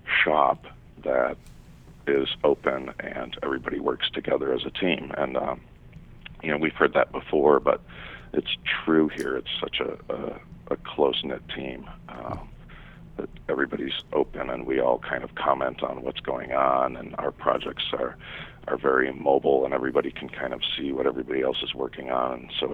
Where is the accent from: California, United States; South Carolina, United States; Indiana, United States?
Indiana, United States; Gary; born there; now in Chicago, United States; I was born in Gary, Indiana.